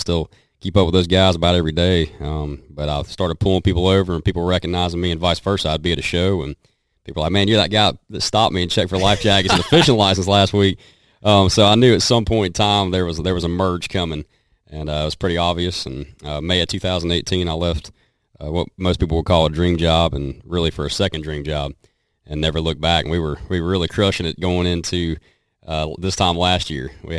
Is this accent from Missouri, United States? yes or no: no; Cashiers, North Carolina, United States; also born or lived in Statesville; I'm from Statesville, North Carolina is where I was born, but I really say I'm from Cashers, North Carolina.